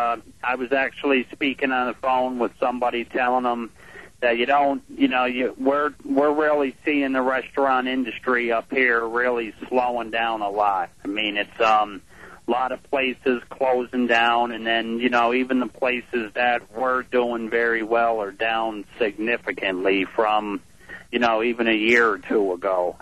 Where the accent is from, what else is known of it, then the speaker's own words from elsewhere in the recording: Albany, New York, United States; I'm born and raised in Albany, New York, but, you know, all of the, it's the capital of New York